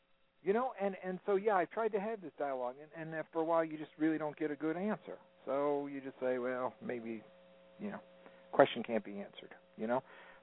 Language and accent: English; Connecticut, United States; And I was from Connecticut.